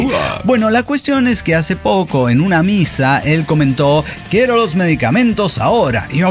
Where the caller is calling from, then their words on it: Callao, Peru; del Callao, Perú.